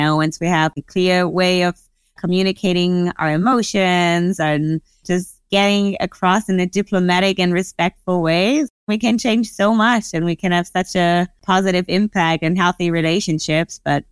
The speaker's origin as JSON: {"language": "English", "country": "Germany", "tie": "born or raised there", "said": "born and raised in Germany"}